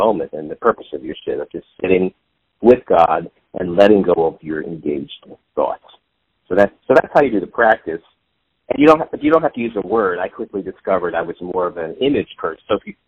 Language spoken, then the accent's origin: English; Warminster, Pennsylvania, United States; also born or lived in New York City; I was born in New York City, lived there really just for 2 years, so I really don't remember New York City other than I've been in New York City. We moved to Pennsylvania when I was two at a small town called Warminster, Pennsylvania